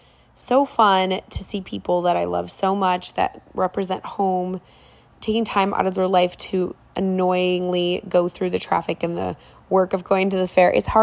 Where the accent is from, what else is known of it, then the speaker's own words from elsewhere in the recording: Minnesota, United States; every year that I'm gone from Minnesota, when I go back, I notice things. And so that's why I decided to kind of have a fun little episode about being Minnesotan